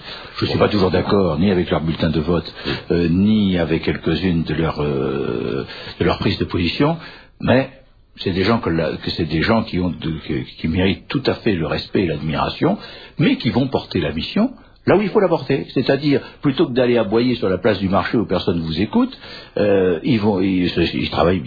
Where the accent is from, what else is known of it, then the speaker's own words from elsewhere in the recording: France; Parce que nous sommes français et parce que nous avons la tête près du bonnet